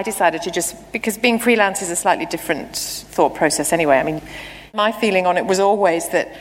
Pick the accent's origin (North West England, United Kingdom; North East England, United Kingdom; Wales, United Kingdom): North West England, United Kingdom; Liverpool; I'm from Liverpool.